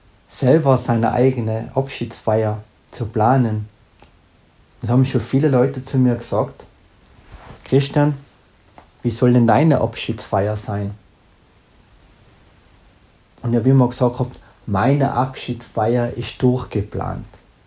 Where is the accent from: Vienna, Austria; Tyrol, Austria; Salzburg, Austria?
Tyrol, Austria; Nassereit; wie man bei uns in Tirol sagt, grüß dich. … komme aus dem schönen Tirol, genau aus Nassereit. Das ist eine kleine Gemeinde in der Nähe vom Fernpass.